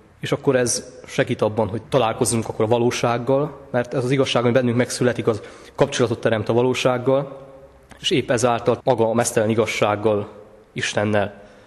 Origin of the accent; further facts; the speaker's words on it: Csíkszentgyörgy, Harghita, Romania; Éppen ezért volt élmény, tehát otthon Csíkszentgyörgyön.